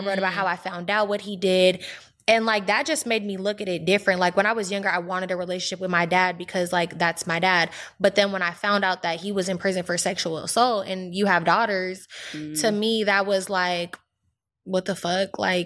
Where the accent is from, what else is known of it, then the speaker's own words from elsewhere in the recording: California, United States; I was raised in the Bay and my mom is like a single mom.